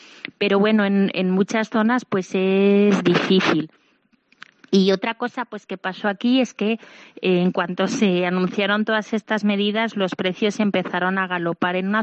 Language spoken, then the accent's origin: Spanish; Spain; hay una hermana española, dos hermanas congoleñas y yo, y que también soy española.